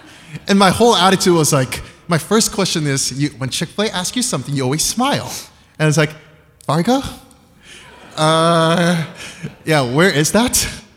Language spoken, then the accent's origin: English; Cambodia; now in United States; I grew up in Cambodia as a missionary family. My parents are missionary folks in Cambodia.